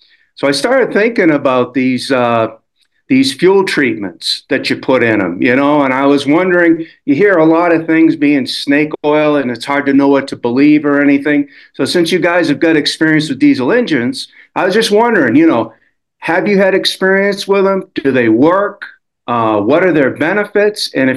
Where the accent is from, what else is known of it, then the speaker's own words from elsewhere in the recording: Bennett, Colorado, United States; I'm from Bennett, Colorado, just east of Denver.